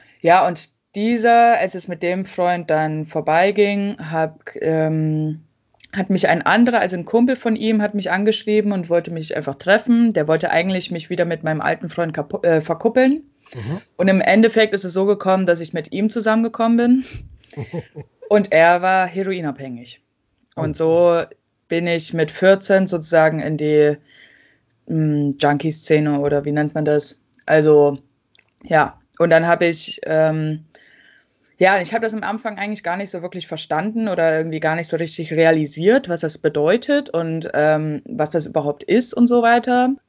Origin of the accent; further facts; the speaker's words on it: East Germany, Germany; ich bin eigentlich ziemlich behütet aufgewachsen. Also wir sind in so einem Dorf aufgewachsen in Ostdeutschland, bei Leipzig ungefähr, also so eine Stunde von Leipzig entfernt.